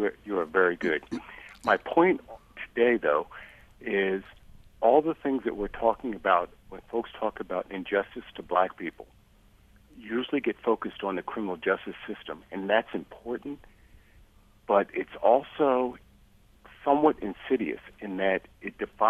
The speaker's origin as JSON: {"language": "English", "region": "New Jersey", "country": "United States", "tie": "born or raised there", "lives_now": "Rochester, United States", "said": "I'm almost 60 years old. I'm in Rochester now. I grew up in New Jersey."}